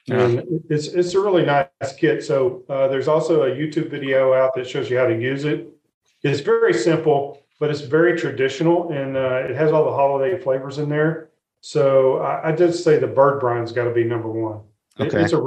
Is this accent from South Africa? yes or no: no; Texas, United States; And I grew up in East Texas.